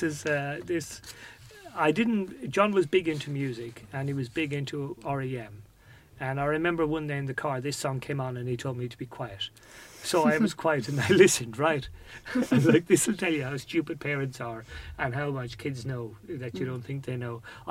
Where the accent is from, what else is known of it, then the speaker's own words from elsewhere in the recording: Ireland; I'm from Ireland, I've got four brothers